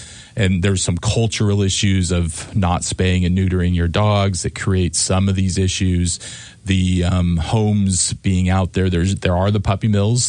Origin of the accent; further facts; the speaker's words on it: Ellensburg, Washington, United States; I'm a veterinarian. I grew up in Ellensburg, went to school over in Pullman, and have lived in Western Washington for 30 some years